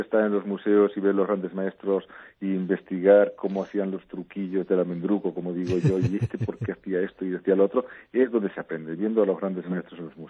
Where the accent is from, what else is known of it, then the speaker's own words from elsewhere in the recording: Barcelona, Catalonia, Spain; moved away as an adult; now in Madrid, Spain; Yo nací en Barcelona, toda mi vida, hasta que decidí cambiar de aires y decidí irme a la capital de España y a las dos capitales, Valladolid, que fue en su época de Felipe II y ahora la actual.